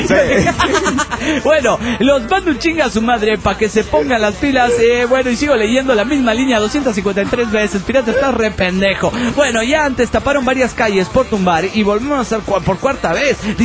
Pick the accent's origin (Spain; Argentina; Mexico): Mexico; Colima; de Colima, Colima, México.